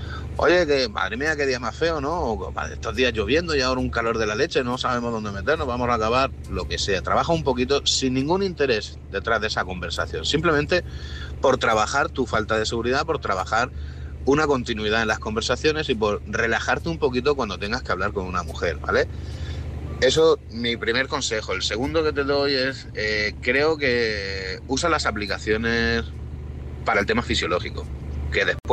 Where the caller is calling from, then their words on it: Murcia, Region of Murcia, Spain; de Murcia.